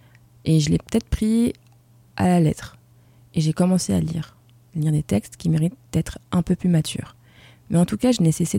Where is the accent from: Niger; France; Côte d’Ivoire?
France; Rennes, Brittany; also born or lived in Meulan; je suis franco-ivoirienne. Donc je suis née à Meulan, près des Mureaux, et si je dois encore préciser, c'est en banlieue parisienne. Oui, la vanne est tentante parce qu'il est dans le 78, mais on va s'en passer. J'ai ensuite grandi à Rennes, ville antifa.